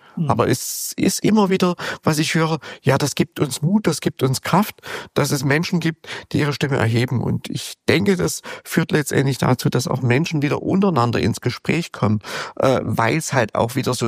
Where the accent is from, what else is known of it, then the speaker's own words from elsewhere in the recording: East Germany, Germany; aber ich bin ja nun in der DDR aufgewachsen